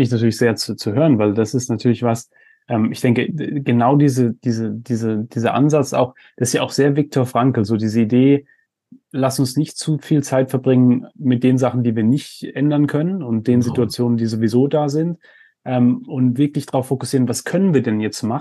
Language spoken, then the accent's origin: German; Germany; ich meine, ich bin auch in Deutschland aufgewachsen, wo man ja in der Schule eingebläut kriegt, hey, mach mal einen Plan.